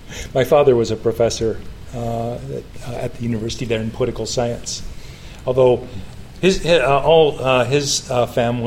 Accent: Moscow, Idaho, United States; Moscow, Idaho. Named after the one in Russia.

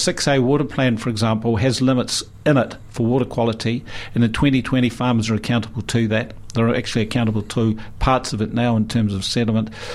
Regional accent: Otago, New Zealand; Now, we started this off saying I'm from South Otago.

